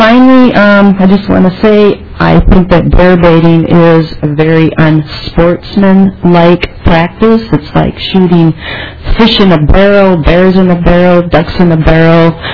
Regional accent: Minneapolis, Minnesota, United States; I'm representing myself. I'm born and raised in Minnesota, so and I still live here. Lived in Minneapolis my whole life

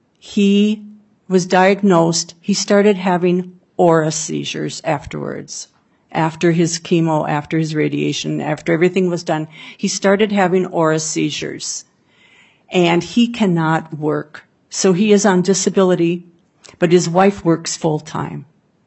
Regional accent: St. Paul, Minnesota, United States; I'm from St. Paul, and this is my story.

